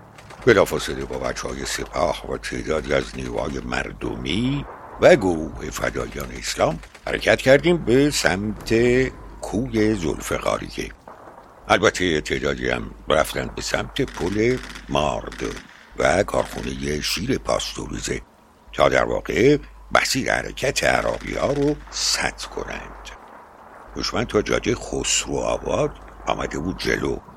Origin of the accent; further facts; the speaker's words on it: Iran; اون خانوم وقتی فهمید که ما ایرانی هستیم